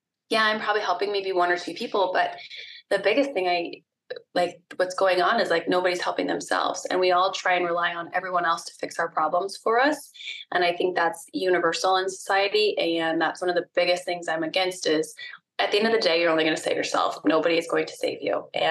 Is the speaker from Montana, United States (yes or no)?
yes; Montana, United States; I was born and raised in Montana, like talk about one of the best upbringings ever.